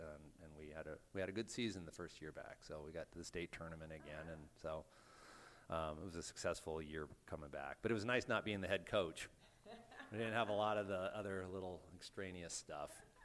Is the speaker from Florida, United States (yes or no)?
no; Corvallis, Oregon, United States; I'm from Corvallis, which is in the middle of the Willamette Valley. It's the home of Oregon State University.